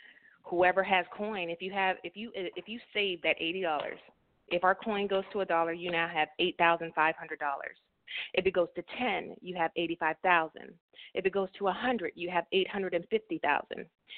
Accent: Youngstown, Ohio, United States; now in Grovetown, United States; I'm originally from Youngstown, Ohio, currently repping Grovetown, Georgia

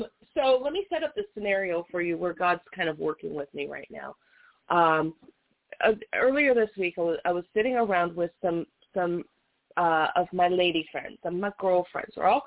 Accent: Las Vegas, Nevada, United States; I was born and raised in Las Vegas.

